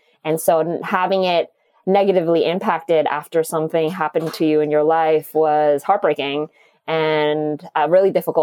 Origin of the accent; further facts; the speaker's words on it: Montreal, Quebec, Canada; also born or lived in Asia; now in United States; I'm originally from Montreal, worked in Asia. And then when I moved to the US